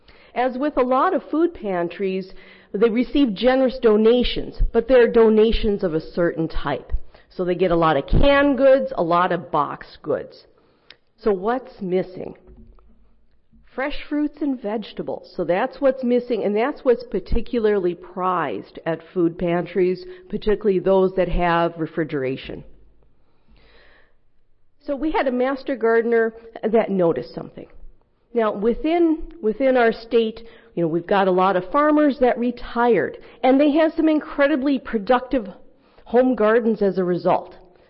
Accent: North Dakota, United States; So I'm from North Dakota

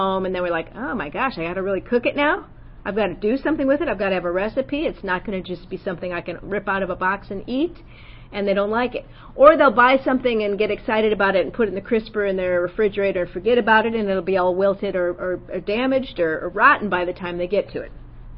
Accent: North Carolina, United States; So we're from North Carolina, so we focused on North Carolina crops.

